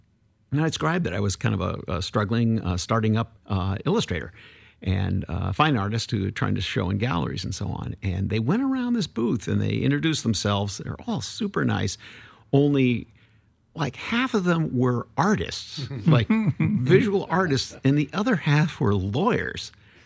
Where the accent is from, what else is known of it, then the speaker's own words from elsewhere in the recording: Massachusetts, United States; now in Vashon, United States; I grew up on the East Coast outside of Boston, and it was very much a town where, it was a prosperous town where there was art